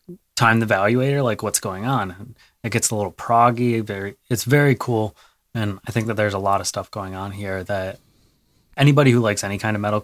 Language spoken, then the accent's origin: English; Michigan, United States; I'm from Michigan. I can't help but hate on Ohio.